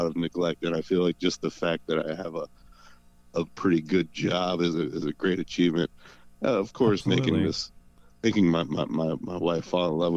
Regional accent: Baltimore, Maryland, United States; I grew up in Baltimore City

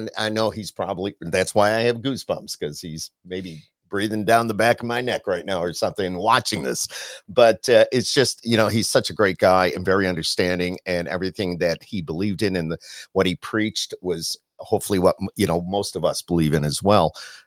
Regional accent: Camillus, New York, United States; I grew up in Camillus, so I'm very familiar with it.

